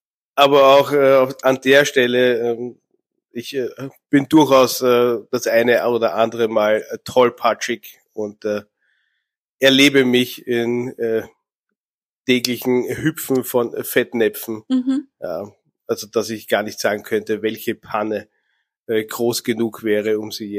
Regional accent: Vienna, Austria; born there; Und das, was mich als gebürtigen Wiener halt auch ein bisschen auszeichnet

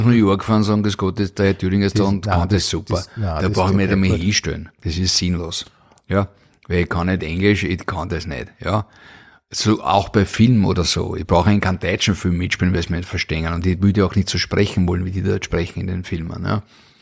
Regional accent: Vienna, Austria; born there; In meinem Alter, geboren 1973 in Wien

